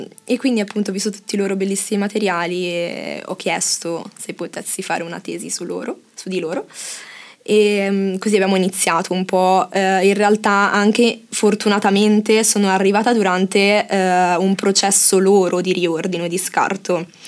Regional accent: Bollate, Lombardy, Italy; io non sono di Saronno, sono di Bollate, neanche troppo lontano quindi

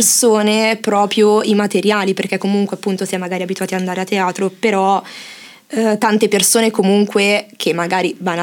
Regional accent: Bollate, Lombardy, Italy; io non sono di Saronno, sono di Bollate, neanche troppo lontano quindi

